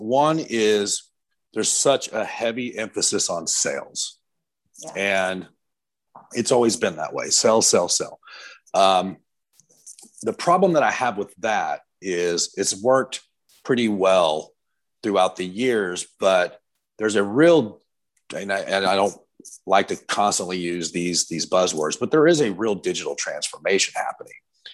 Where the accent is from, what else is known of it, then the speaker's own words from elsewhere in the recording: Texas, United States; I'm a Texan and I have a very strong opinions